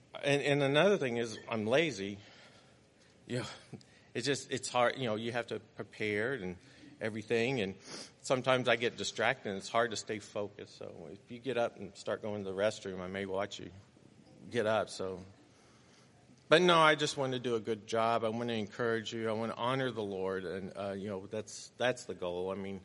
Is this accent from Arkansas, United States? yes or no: no; Kentucky, United States; accent: Kentucky; I'm afraid my Kentucky accent will come out. I try to hide it, but sometimes it's hard, and especially when I get around family, I start like sounding like a hillbilly